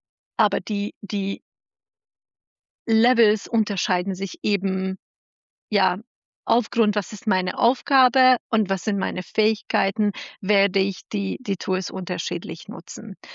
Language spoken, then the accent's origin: German; Hungary; Ich habe in einer Klinik gearbeitet, noch in Budapest. Ich komme ja aus Ungarn.